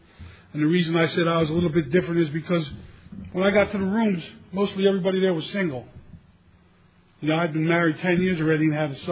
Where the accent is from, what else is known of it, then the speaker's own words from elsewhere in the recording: Newark, New Jersey, United States; now in Florida, United States; It says I'm from Florida, but originally I'm from Newark, New Jersey. Now, there's a little bit of a difference there, but it's okay. I got clean up in the Northeast, and that's my roots